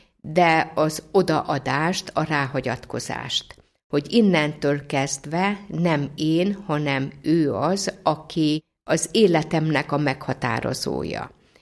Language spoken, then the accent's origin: Hungarian; Vojvodina, Serbia; born there; mivel én Bácskában születtem, ott voltak szerzetes nővérek